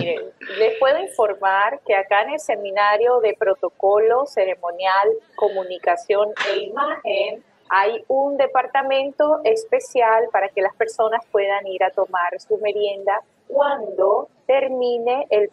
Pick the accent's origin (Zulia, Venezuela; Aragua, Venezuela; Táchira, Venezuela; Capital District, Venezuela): Zulia, Venezuela; Maracaibo; born there; Vivo en Maracaibo, nací en Maracaibo, mi país Venezuela